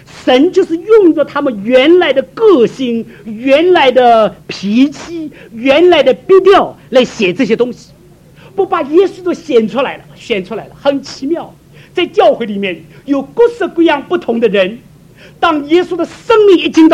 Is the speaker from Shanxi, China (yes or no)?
no; Shaoxing, Zhejiang, China; 我是浙江绍兴人，我们的家乡酒最有名